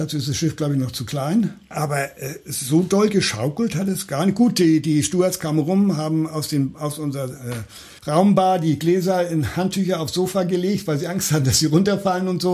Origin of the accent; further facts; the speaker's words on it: Baden-Württemberg, Germany; Also eine sehr interessante Altstadt mit wirklich alten Schindelhäusern hier, wie es bei uns im Schwarzwald ist. Da fühlte man sich fast zu Hause.